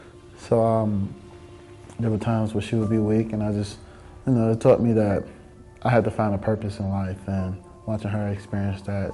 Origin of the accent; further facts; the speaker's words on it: Miami, Florida, United States; So growing up in Miami has been very beneficial to me. And it's just helped shape me into the person I am today.